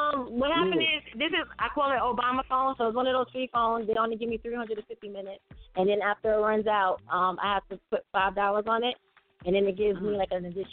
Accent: Brooklyn, New York, United States; now in Mount Vernon, United States; I live in Mount Vernon, and I'm from Brooklyn.

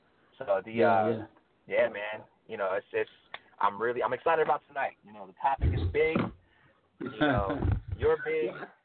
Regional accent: Bremerton, Washington, United States; moved away as an adult; now in Florida, United States; a man born and raised in Bremerton, Washington, just outside of Seattle. You know, I came to Florida for school

